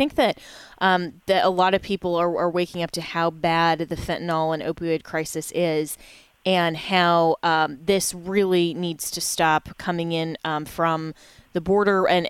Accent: Colorado, United States; even just in my home state of Colorado

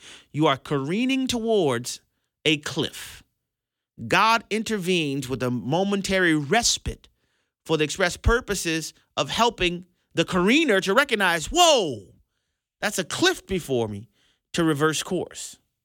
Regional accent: New Orleans, Louisiana, United States; the seasoned saints in the church where I grew up in New Orleans used to say

